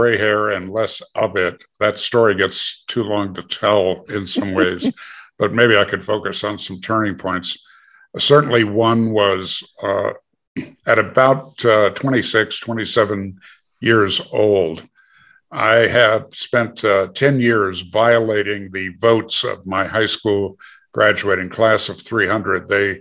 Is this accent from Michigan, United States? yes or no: no; Green Bay, Wisconsin, United States; moved away as an adult; I grew up in Green Bay, Wisconsin, which, you know, takes the international award for craziness about football.